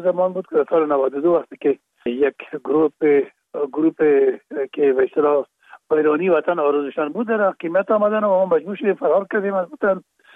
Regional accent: Kabul, Afghanistan; اونجا در شهید کابل به دنیا آمدیم و اونجا مکتب خواندیم

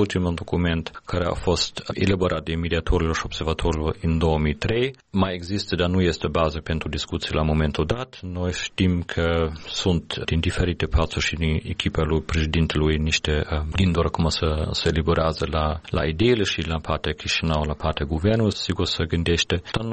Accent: Germany; eu sunt din origine din Germania

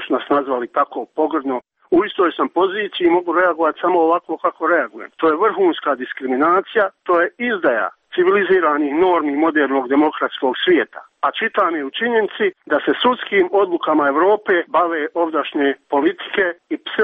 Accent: Bosnia & Herzegovina; Budući da sam i ja sam Bosanac, dakle, onaj koga Ustav ove zemlje tretira kao ostale

